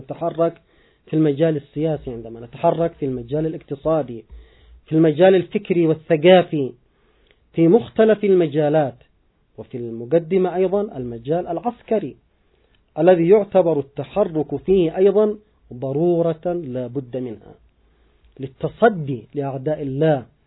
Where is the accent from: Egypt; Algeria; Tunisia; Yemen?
Yemen; ما حصل عندنا في اليمن ويحصل بشكل مستمر: عدوان شامل وحرب على مدى 8 سنوات، ونحن الآن في العام 9